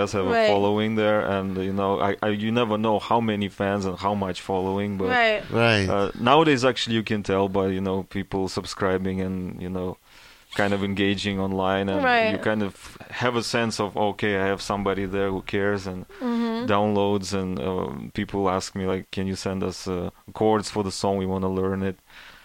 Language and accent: English; Vologda, Vologda Oblast, Russia; moved away as an adult; also born or lived in St Petersburg; It was all in a small town of Vologda.